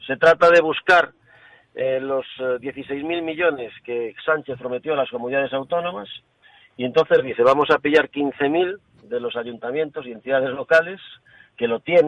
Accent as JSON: {"language": "Spanish", "region": "Galicia", "country": "Spain", "said": "Somos 25, dos gallegos, Abel Caballero y este que le habla."}